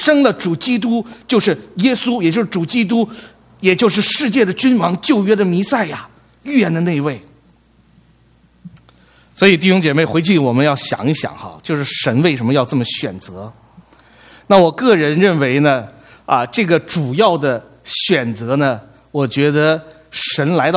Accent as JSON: {"language": "Chinese", "town": "Lanzhou", "region": "Gansu", "country": "China", "tie": "born there", "said": "我觉得为什么我爸爸妈妈把我生在兰州，你知道为什么没有把我生在白宫？"}